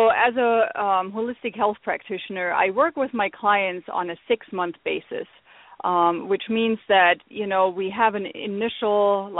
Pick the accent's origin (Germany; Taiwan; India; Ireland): Germany; English is a second language; moved away as an adult; now in United States; you and your guests or listeners will hear my accent, and some of them might ask, where is she coming from? I get that quite often. So originally I'm from Germany, and I met my husband over in Germany when he was stationed there